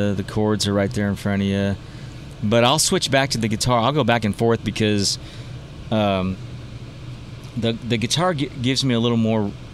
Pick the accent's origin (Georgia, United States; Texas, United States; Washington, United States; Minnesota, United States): Texas, United States; Round Rock; And I'm like from Round Rock, Texas, listening to … on speakerphone.